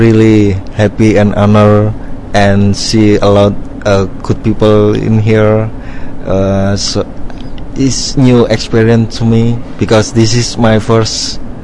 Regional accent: Special Region of Yogyakarta, Indonesia; English is a second language; In my hometown, there is a beach called Parangtritis, and a woman sell cracker chinking, right.

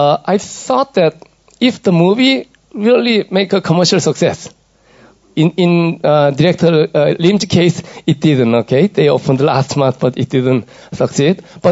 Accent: South Korea; English is a second language; from South Korea.

